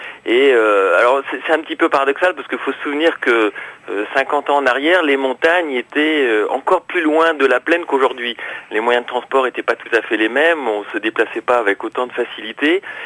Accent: Le Mans, Pays de la Loire, France; j'ai l'impression d'être toujours le gamin que j'étais quand je suis parti du Mans et que j'ai décidé de m'installer dans les Alpes pour devenir guide de haute montagne.

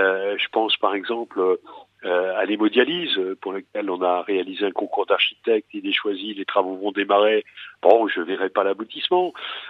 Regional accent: Hauts-de-France, France; now in Vendée, France; moi je suis originaire du Nord, le Nord que j'ai quitté il y a bien longtemps, et quand je suis arrivé en Vendée

